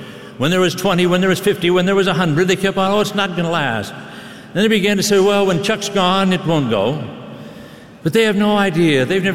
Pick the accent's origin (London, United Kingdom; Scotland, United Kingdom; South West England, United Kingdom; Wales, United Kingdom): Scotland, United Kingdom; I'm a Scotsman